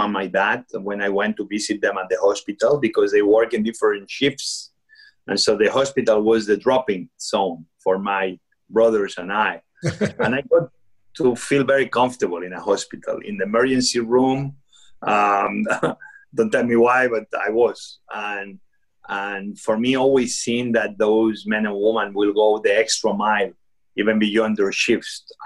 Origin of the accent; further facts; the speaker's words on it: Spain; So my life was like any other boy growing up in Spain, middle class. My mom, my dad, they were nurses.